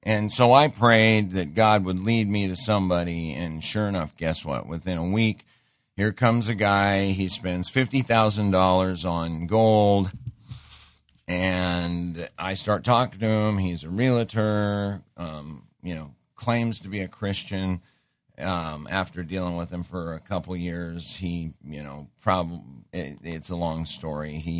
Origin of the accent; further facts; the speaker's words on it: Montana, United States; I grew up in Montana. Montana was the silver dollar capital of the world.